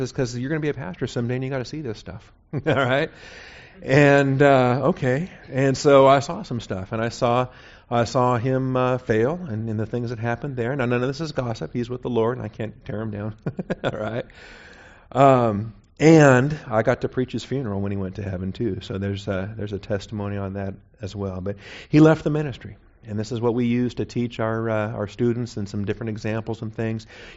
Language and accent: English; Seattle, Washington, United States; I grew up in Seattle, Washington at Evergreen Baptist Church.